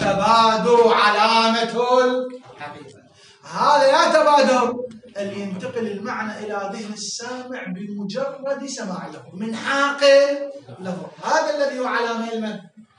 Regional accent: Iraq; ولكن احنا بعد عراقيين نعرف روحنا بأجل ما كنا عايشين فيه

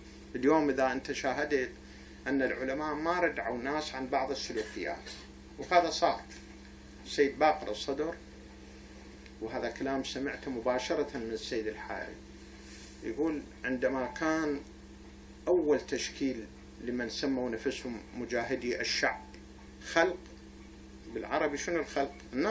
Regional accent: Najaf, Najaf Governorate, Iraq; من كنا آخر منطقة عندنا بالنجف كانت هي الحزام الأخضر، آخر منطقة، وحي العلماء كان كلش بعيد، وحي السعد هذا بطريق الكوفة هذا بعيد

